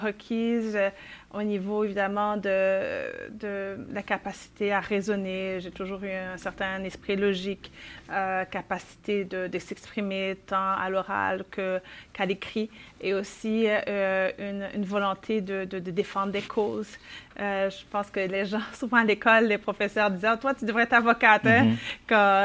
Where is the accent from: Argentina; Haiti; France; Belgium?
Haiti; also born or lived in Canada; Je suis née en Haïti.